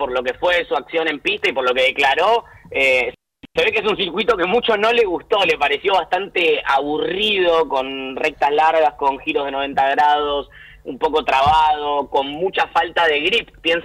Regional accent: Argentina

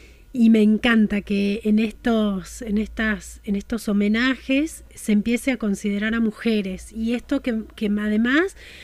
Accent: Salta, Argentina

